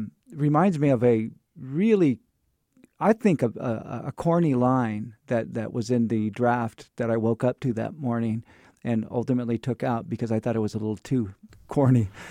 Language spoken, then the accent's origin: English; Fresno, California, United States; also born or lived in Livermore; I transferred from a high school in Livermore back to Fresno, which was my hometown, but I hadn't lived there in years.